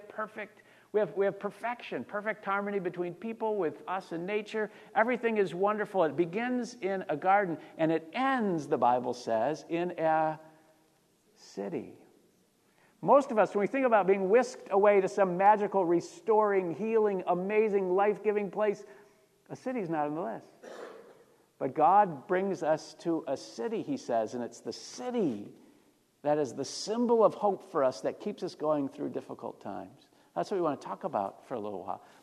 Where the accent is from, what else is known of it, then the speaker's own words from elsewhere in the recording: Kalamazoo, Michigan, United States; My hometown of Kalamazoo, Michigan was in the news a few weeks ago